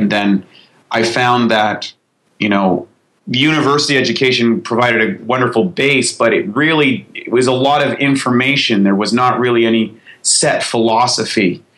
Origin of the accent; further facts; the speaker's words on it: Canada; I was just a kid growing up in Canada in a very rural area.